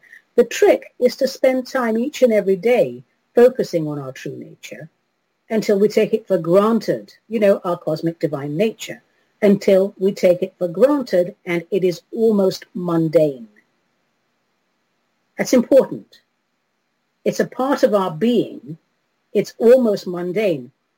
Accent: London, United Kingdom; it's from London, my hometown. Yay, London!

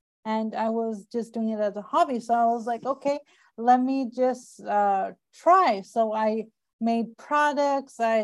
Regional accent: Tianjin, China; English is a second language; I actually grew up in China. So I grew up in a city near the capital. The capital is Beijing. I grew up in Tianjin and I studied there.

